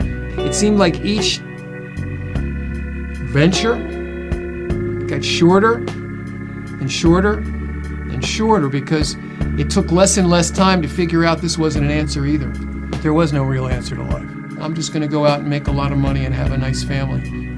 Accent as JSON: {"language": "English", "town": "Washington", "region": "District of Columbia", "country": "United States", "tie": "born or raised there", "said": "I was raised in the Washington, D.C. area. I'm an only child"}